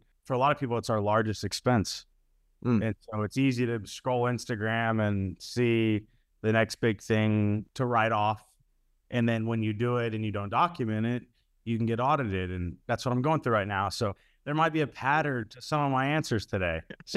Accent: Mustang, Oklahoma, United States; I am from Mustang, by the way. Just want to clarify that.

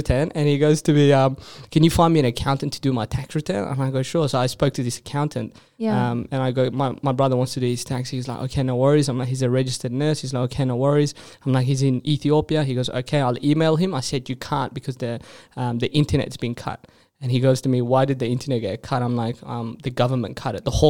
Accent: Perth, Western Australia, Australia; also born or lived in Sudan; I'm Ethiopian, but then I was born in Sudan and I grew up in Perth.

